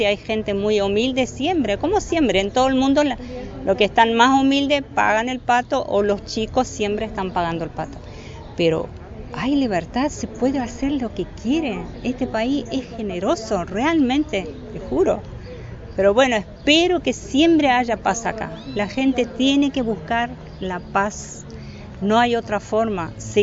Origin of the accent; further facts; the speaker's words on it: Syria; Spanish is a second language; moved away as an adult; now in Argentina; Yo soy de Siria, en el año 71 llegué a la Argentina, casada.